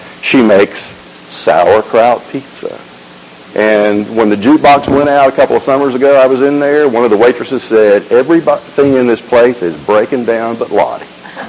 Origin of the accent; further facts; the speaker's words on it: Greenville, Tennessee, United States; There's a place in my hometown in Greenville, Tennessee that does bread-stretched hamburgers